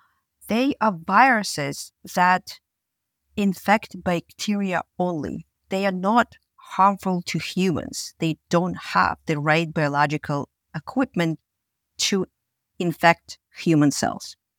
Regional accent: Russia; I grew up in Russia, which was, you know, back then was the former Soviet Union.

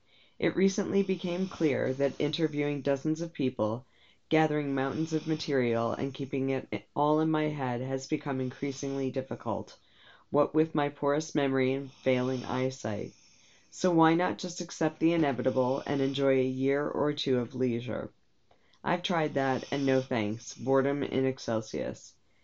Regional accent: West Orange, New Jersey, United States; When I was growing up in West Orange, New Jersey, we had a series of black labs

